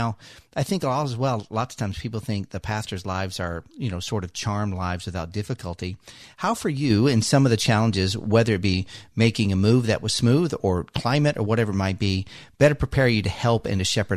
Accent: Midwest, United States; I'm originally from the Midwest, so Virginia felt tropical to me based upon where I'm from.

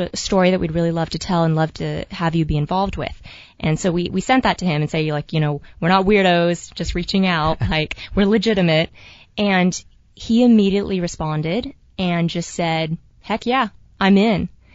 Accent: San Diego, California, United States; Yeah, well, we are, yeah, so we're from San Diego. Our family has roots in Oklahoma and Texas, so we have a little bit of the country roots there.

